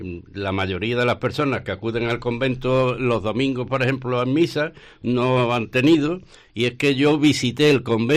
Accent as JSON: {"language": "Spanish", "town": "Las Palmas de Gran Canaria", "region": "Canary Islands", "country": "Spain", "tie": "born there", "said": "yo nací en Las Palmas de Gran Canaria"}